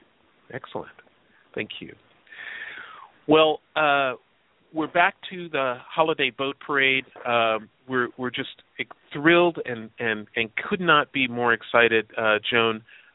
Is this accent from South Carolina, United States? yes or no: no; Chicago, Illinois, United States; I'm from Chicago, and many people who know the East Coast or the mid coast, as we used to call it, the White Castle hamburgers.